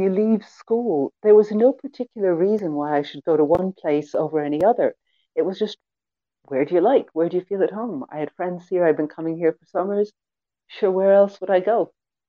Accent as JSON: {"language": "English", "country": "Ireland", "said": "definitely I'm an Irish writer. I'm an Irish writer in an odd way, in that I have that slight half outsider's eye"}